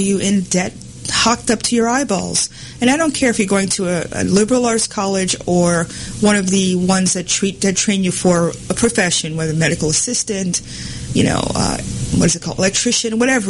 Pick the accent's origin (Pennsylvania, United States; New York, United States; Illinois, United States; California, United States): New York, United States; now in Georgia, United States; I mean, I'm from New York. It's supposed to be one of the most liberal cities in the country, right?